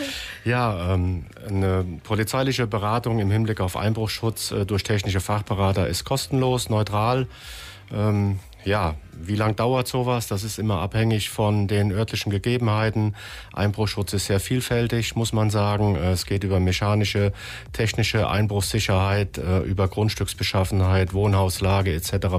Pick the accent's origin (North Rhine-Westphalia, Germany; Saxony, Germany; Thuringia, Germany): North Rhine-Westphalia, Germany; Ich bin Westfale und auch Schalke-Fan